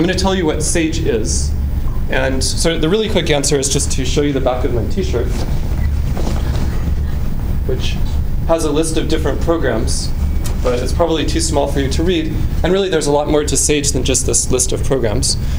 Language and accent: English; Oregon, United States; By the way, I don't live in the Northwest now, but I'm originally from Oregon, so I'm sort of from the Northwest.